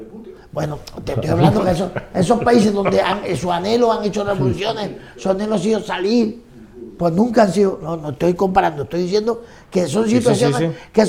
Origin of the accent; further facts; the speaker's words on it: Spain; Yo soy primero español, eso, a mí me da igual, yo soy de aquí. Y yo me he venido aquí porque he querido. Y yo he nacido aquí y me gusta mi tierra, y me gusta su idiosincrasia, su forma de ser, su forma de actuar.